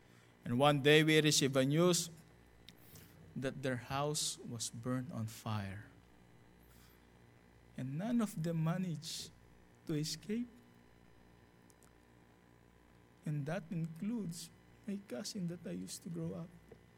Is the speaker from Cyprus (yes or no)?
no; Philippines; We grew up together in the Philippines.